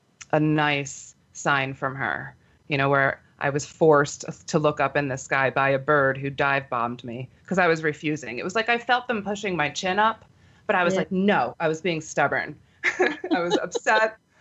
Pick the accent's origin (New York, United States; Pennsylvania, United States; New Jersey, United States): Pennsylvania, United States; Philadelphia; So I was gung-ho and I applied to all the schools and decided on sunny Arizona. I came from Philadelphia.